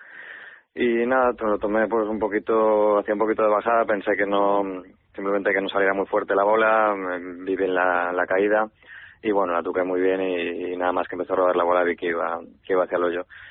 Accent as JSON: {"language": "Spanish", "town": "Vilanova i la Geltrú", "region": "Catalonia", "country": "Spain", "said": "Yo soy de Vilanova de la Geltrú, al lado de Sitges"}